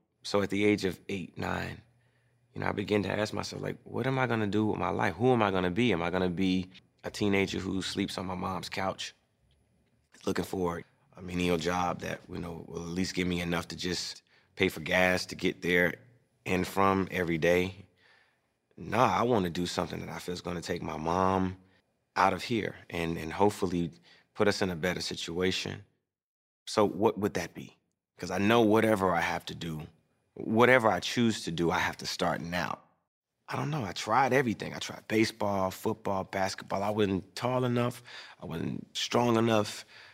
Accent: Chattanooga, Tennessee, United States; One, I'm from Chattanooga, Tennessee. Now being in this big city, I don't know nobody.

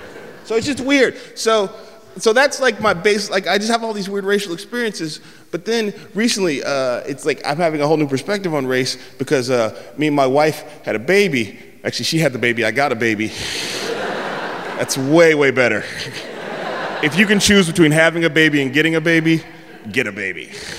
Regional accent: San Francisco, California, United States; I'm from San Francisco. I've never, ever heard that before and never thought that I would hear that. I live in San Francisco.

